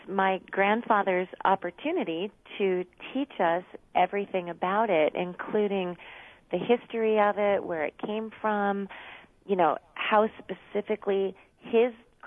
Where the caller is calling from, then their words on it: California, United States; Yes, I'm calling from Southern California, so you got me into work a little early this morning